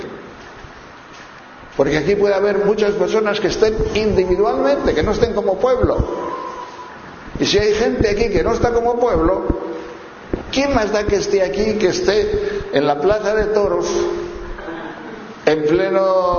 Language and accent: Spanish; Castile and León, Spain; estando en un pueblo de León, de donde yo soy